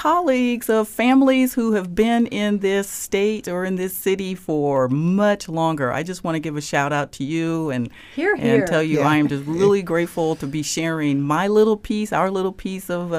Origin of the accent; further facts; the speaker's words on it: Anchorage, Alaska, United States; it was such a wonderful feeling growing up in Anchorage.